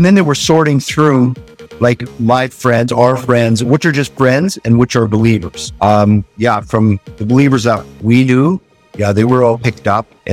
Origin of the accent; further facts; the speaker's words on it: British Columbia, Canada; I grew up in Western Canada, just about 40 minutes out of Vancouver. Mennonite brother in background. So grew up in church